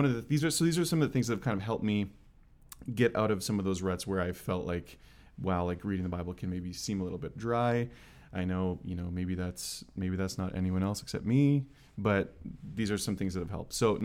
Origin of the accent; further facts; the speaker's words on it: Winnipeg, Manitoba, Canada; moved away as an adult; I'm from Winnipeg, Manitoba.